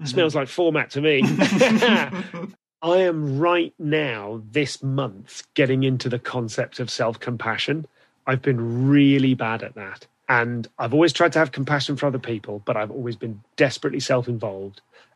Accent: Leamington Spa, West Midlands, United Kingdom; because I'm from Leamington Spa. You know, mediocre white men from Leamington don't talk like that, in all honesty.

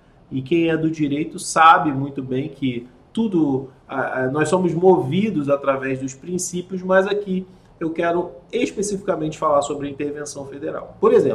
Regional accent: Rio de Janeiro, Brazil; Aquela época eu lembro, eu sou do Rio, estou no Rio

